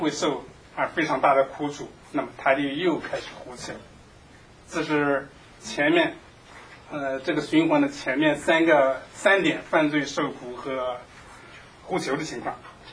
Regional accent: Shandong, China; 我是从农村出来的，我打过麦子

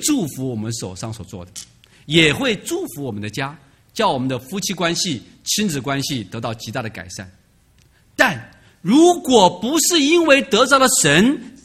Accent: China; 我们中国人呢，可能是受佛教的影响，从小就知道要积功德。

